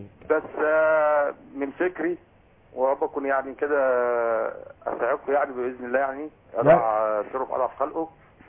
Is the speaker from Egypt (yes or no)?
yes; Egypt; أنا مواطن مصري عادي خالص